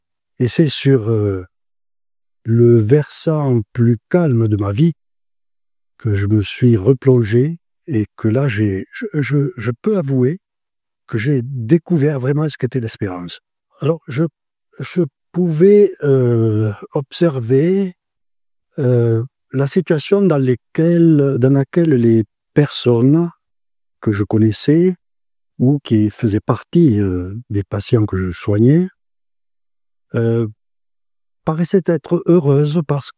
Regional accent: Villemur-sur-Tarn, Occitanie, France; born there; je suis né à Villemur-sur-Tarn, j'ai 82 ans

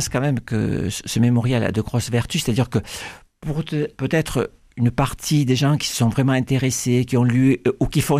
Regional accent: Narbonne, Occitanie, France; je passe mon enfance à Narbonne, qui est à 30-40 kilomètres de Rivesaltes.

